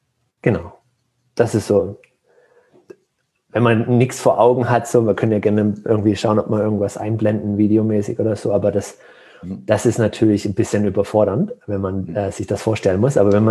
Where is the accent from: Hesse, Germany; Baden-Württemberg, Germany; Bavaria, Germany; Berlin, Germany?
Baden-Württemberg, Germany; Heilbronn; Ja, ich bin aufgewachsen im Schwabenland, ne? Im Heilbronner Raum. Bin da auch zur Schule gegangen, im Gymnasium